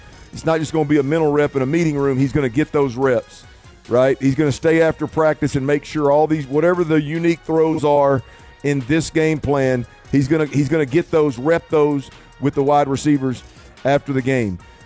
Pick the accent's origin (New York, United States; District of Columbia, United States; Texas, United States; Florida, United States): Texas, United States; Baytown; I was born and raised in Baytown, Texas, on the east side of Houston over here.